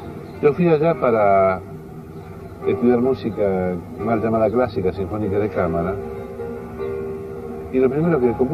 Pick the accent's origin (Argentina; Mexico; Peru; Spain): Argentina; Pero yo soy argentino, no con esto hago una bandera de exacerbado nacionalismo. Este es mi país y yo tengo que vivir acá y morir acá.